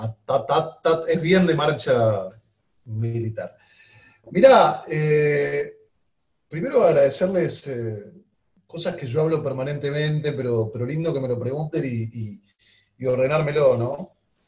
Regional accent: Argentina; born there; Así que yo amo mi tierra, porque nací acá, y amo mi tierra porque además es una tierra que con el funcionamiento democrático y republicano le dio lugar a toda una generación de argentinos

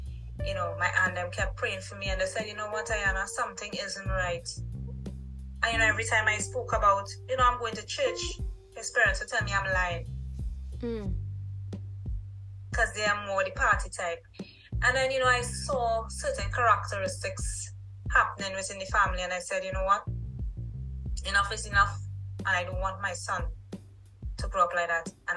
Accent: Trinidad & Tobago; I'm from Trinidad

